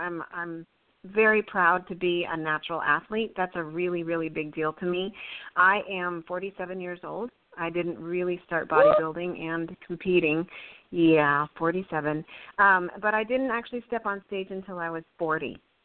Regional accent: Texas, United States; There you go, so you can tell I'm from Texas because I said

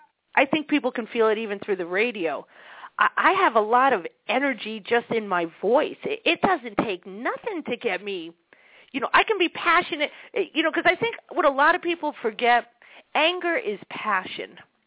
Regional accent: Brooklyn, New York, United States; my family, we didn't hit in my family. We're Jews from Brooklyn, New York. We scream.

